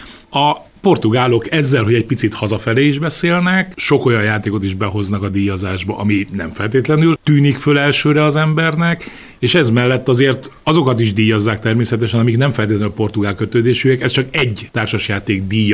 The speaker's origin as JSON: {"language": "Hungarian", "country": "Hungary", "said": "amikor meldöngető magyarként kiállunk nagyon sokszor, hogy minden, ami akkor magyarok vagyunk"}